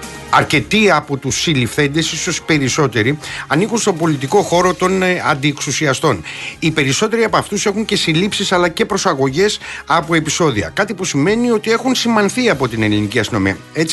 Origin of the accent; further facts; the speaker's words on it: Patras, Western Greece, Greece; εκεί στην πατρίδα μου, στην Πάτρα